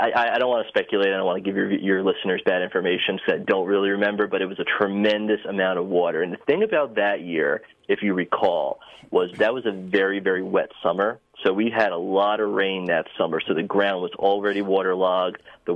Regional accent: Grahamsville, New York, United States; So I'm from Grahamsville, New York, so that's in northern Sullivan County in the town of Neversink

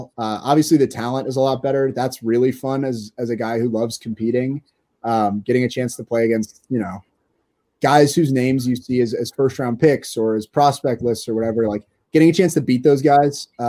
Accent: Wisconsin, United States; I was from Wisconsin. I, you know, played high school baseball here

